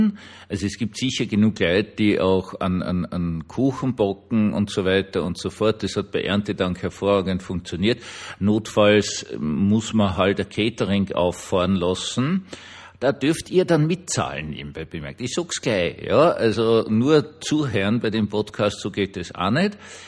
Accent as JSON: {"language": "German", "region": "Vienna", "country": "Austria", "said": "die Familien sind auch viel größer, als ich jetzt als Wiener gewohnt bin."}